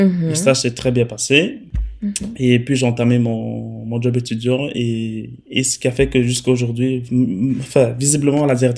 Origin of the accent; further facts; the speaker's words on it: Verviers, Wallonia, Belgium; Je dis, je viens de Verviers, je joue au foot à Verviers.